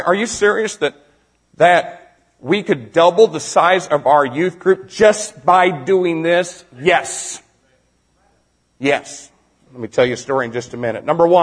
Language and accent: English; United States; Now, I thank God I'm an American. I thank God we just shake hands, you know.